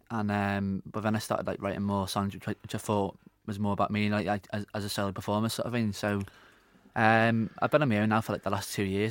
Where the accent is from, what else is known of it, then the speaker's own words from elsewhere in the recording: New Brighton, North West England, United Kingdom; I'm from New Brighton, mate.